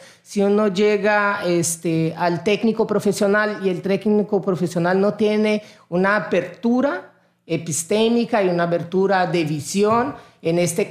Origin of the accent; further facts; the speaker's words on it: Brasília, Federal District, Brazil; now in Mexico; Yo soy de Brasilia, que está ahí en el bioma cerrado, que es una sabana donde tenemos una gran diversidad.